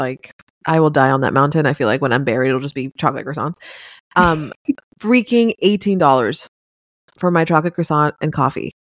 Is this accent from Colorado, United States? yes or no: no; Miami, Florida, United States; also born or lived in Boston; now in Nashville, United States; And I mean, we grew up in Miami, expensive. We lived in Boston and Northeast.